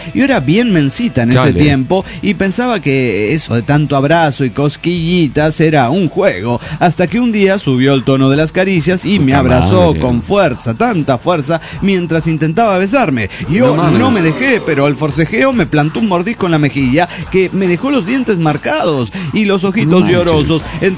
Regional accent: Axochiapan, Morelos, Mexico; de Axochiapan, Morelos, México.

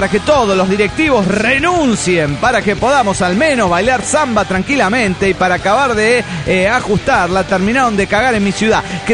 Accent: Tuxtla Gutiérrez, Chiapas, Mexico; de Tuzla, Utier, Chiapas.

